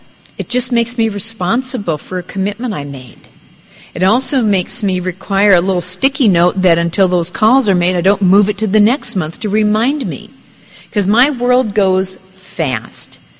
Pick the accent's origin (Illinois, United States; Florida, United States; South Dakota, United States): South Dakota, United States; I was raised in the cold. I was raised in South Dakota.